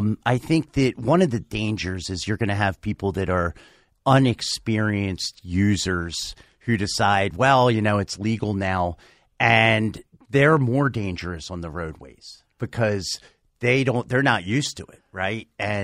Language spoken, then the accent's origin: English; New Jersey, United States; I'm from New Jersey.